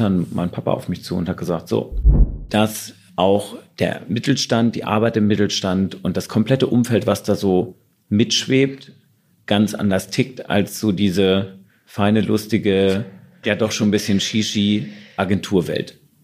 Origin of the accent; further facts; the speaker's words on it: Hamburg, Germany; ey, Hamburg, große Stadt, ich komme aus dem Vorort von Hamburg